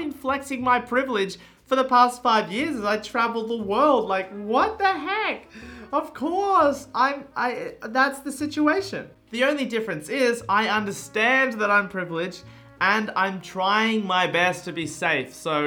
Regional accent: Australia; I grew up in Australia.

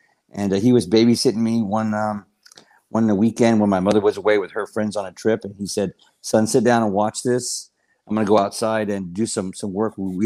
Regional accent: Texas, United States; You know, it was a very traumatizing experience growing up in South Texas during that time.

